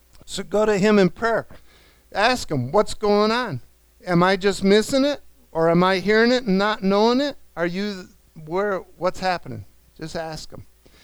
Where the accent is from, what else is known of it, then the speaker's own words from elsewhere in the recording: New York, United States; The Lord talks to me like I'm a New Yorker, because I am a New Yorker.